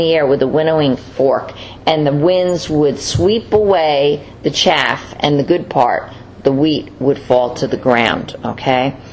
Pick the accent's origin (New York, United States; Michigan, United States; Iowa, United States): New York, United States; New York City; I'm from New York City. You know, a tree grows in Brooklyn, you know.